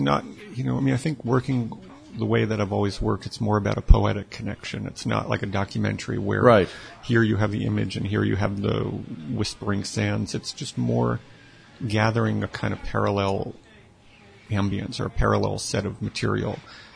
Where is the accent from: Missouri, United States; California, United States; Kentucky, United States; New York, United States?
New York, United States; I grew up in New York. I played in punk rock bands when I was 14 in the late 70s.